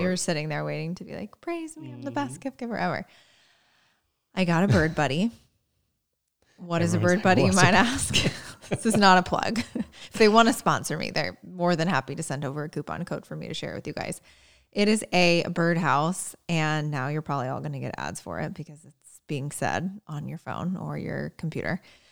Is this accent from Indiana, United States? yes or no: yes; Indiana, United States; It's right by my hometown in Indiana. I think it's in Lowell.